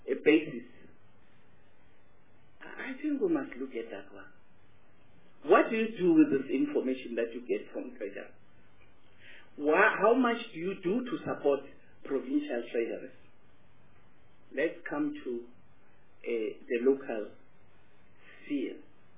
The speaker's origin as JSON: {"language": "English", "region": "Limpopo", "country": "South Africa", "said": "I come from Limpopo, by the way"}